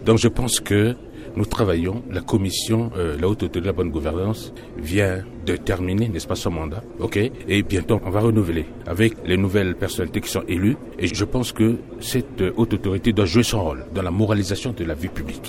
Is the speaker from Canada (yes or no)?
no; Central African Republic; Nous sommes des Centrafricains. Ensemble, bâtissons un pays.